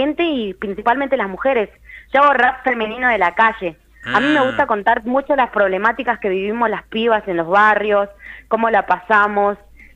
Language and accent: Spanish; Salta, Argentina; Yo soy de acá, de barrio Limache.